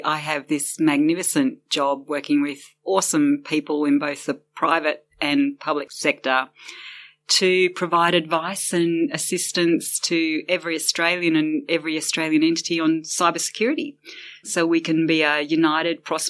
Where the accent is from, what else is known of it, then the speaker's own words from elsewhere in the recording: Singapore; born there; I was born in Singapore, in a Red Cross hospital because my father was serving in Vietnam as a member of the Australian Army